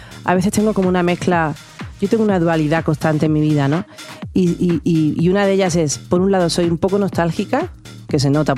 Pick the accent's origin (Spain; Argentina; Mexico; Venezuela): Spain; Málaga, Andalusia; now in Madrid, Spain; Soy de Málaga, del sur de España, pero vivo en Madrid.